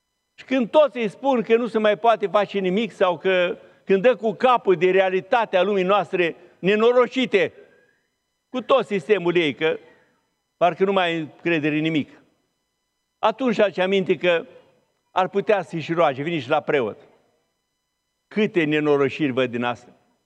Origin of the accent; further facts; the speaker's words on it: Bucovina, Romania; now in Sibiu, Romania; eu sunt din Bucovina, dar locuiesc la Sibiu de mult, de viață.